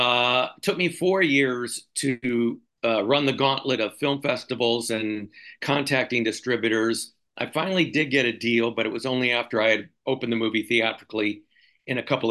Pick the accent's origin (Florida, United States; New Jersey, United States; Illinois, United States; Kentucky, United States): Illinois, United States; Chicago; I am originally from Chicago, so Midwestern born and bred